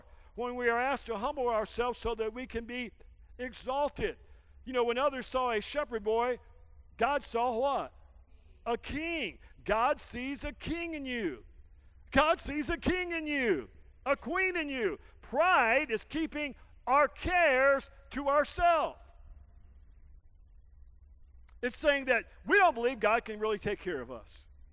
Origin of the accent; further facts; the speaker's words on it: Arkansas, United States; You know, I'm from Arkansas, and I don't pronounce half of my words correct anyway.